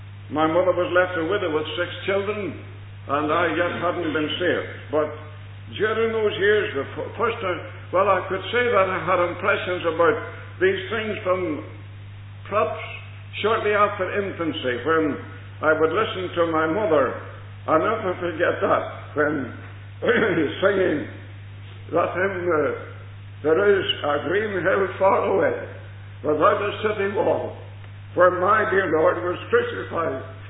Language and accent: English; Lurgan, Northern Ireland, United Kingdom; born there; I was born in Lurgan of parents that were very religious. And according to the religion, the Church of Ireland, I was baptized when I was only 8 days old.